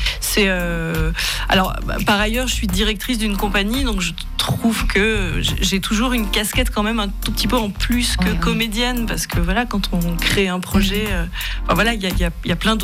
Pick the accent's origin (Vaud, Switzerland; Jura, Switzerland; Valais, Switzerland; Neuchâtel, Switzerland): Valais, Switzerland; moved away; Mon objectif quand j'ai quitté le Valais, c'était de devenir comédienne. Et donc, je m'étais dit, je pars à Paris.